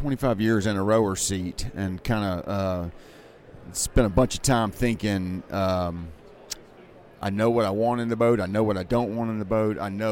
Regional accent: Columbia, South Carolina, United States; No, I grew up in Columbia, South Carolina.

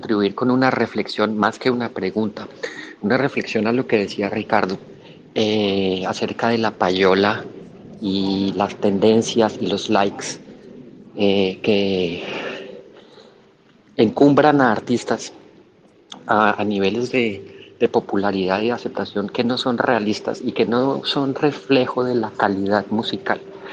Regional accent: Colombia; Yo soy colombiano, perdón.

